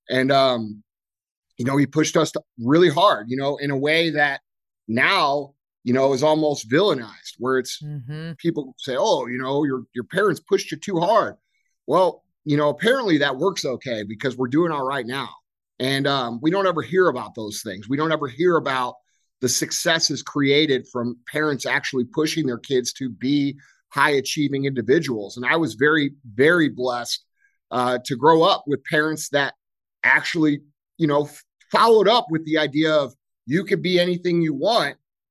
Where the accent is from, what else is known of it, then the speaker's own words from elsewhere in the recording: Missouri, United States; I grew up here right outside St. Louis, Missouri. My business is located here. I grew up on a little gravel road called Mooney Lane.